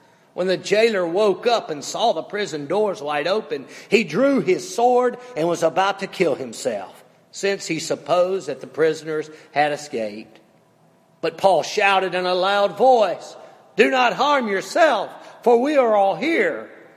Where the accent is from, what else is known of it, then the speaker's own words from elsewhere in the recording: Faulkner, Mississippi, United States; They go to this rural community, even more rural than my hometown of Faulkner, Mississippi.